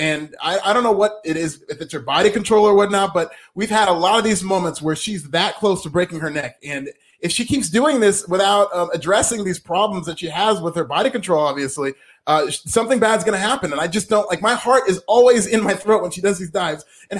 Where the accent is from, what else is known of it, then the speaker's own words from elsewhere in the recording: Liberia; I'm from Liberia.